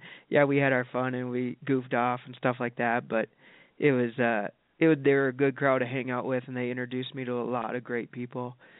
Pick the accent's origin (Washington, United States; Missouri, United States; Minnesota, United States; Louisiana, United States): Minnesota, United States; I'm from Minnesota. I don't know anybody on the West Coast, let alone, you know, west of the Mississippi.